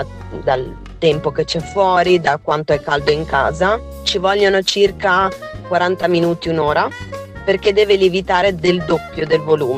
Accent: Liguria, Italy; ho deciso di fare una cosa della mia terra, che è la Liguria

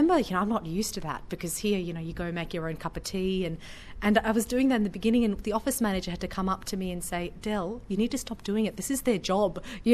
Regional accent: Australia; accent: Australian; I grew up in Australia, go back to India when in my mid-20s.

